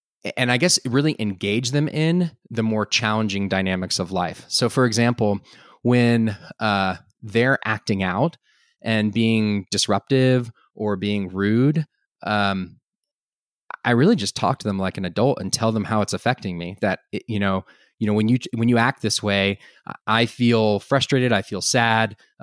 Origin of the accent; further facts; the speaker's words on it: Austin, Texas, United States; now in Boulder, United States; I moved back to Boulder, or I moved to Boulder. I was originally from Austin.